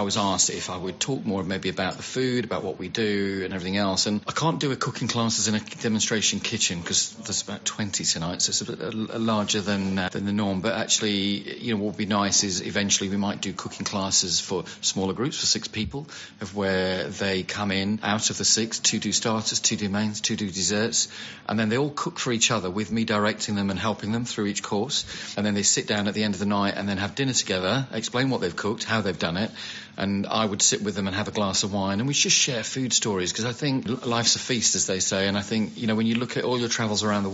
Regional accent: Sheffield, Yorkshire and the Humber, United Kingdom; also born or lived in Italy; I'm a Yorkshire boy, and I was from an Italian background, but born and raised in Sheffield. I went to catering college up there. I then did travel the world. You know, I grew up in a working men's club.

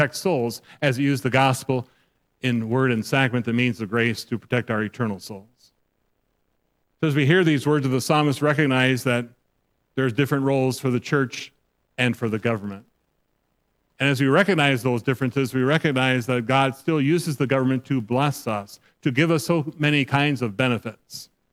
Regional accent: Michigan, United States; Growing up in Michigan, one of my fond memories on 4th of July weekend was attending with my father and my brothers the fast-pitch softball tournament along the shores of Lake Michigan.

